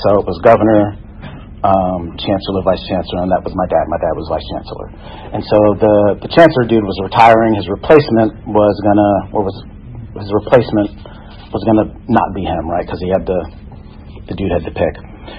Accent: New Jersey, United States; Passed me into fourth grade, between, you know, in where I grew up in New Jersey.

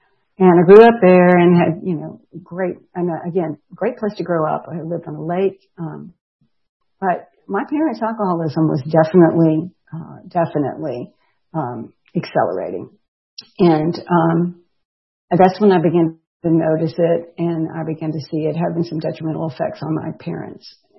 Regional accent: Memphis, Tennessee, United States; born there; I am the last child of my parents and I was born in Memphis, Tennessee, as I said, in 1961. I'm the last of five surviving children.

